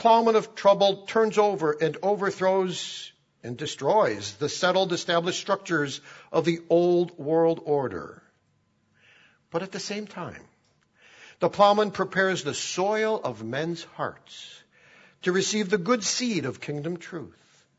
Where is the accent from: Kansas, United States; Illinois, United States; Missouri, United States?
Illinois, United States; Chicago; And in my hometown of Chicago, 693.